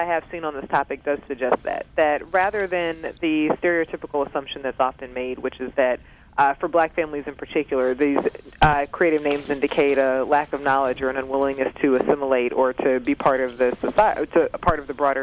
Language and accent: English; Georgia, United States; I moved here from Georgia. One of the senators in my home state until he retired was Saxby Chambliss.